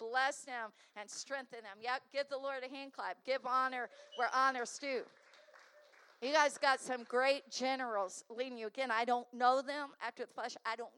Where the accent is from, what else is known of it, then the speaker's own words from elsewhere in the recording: the South, United States; accent: Southern American; because you will never understand it because of my Southern American accent.